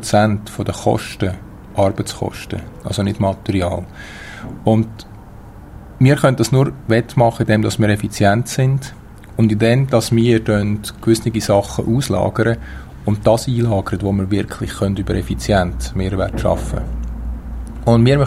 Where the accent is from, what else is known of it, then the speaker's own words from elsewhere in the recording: Switzerland; als Schweizer